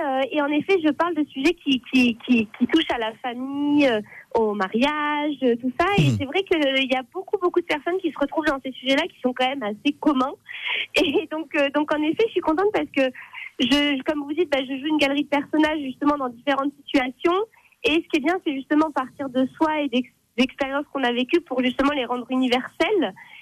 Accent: Bordeaux, Nouvelle-Aquitaine, France; je viens de Bordeaux, d'un milieu quand même assez bourgeois.

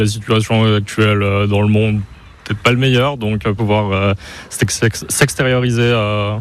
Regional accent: Tours, Centre-Val de Loire, France; je viens de Tours

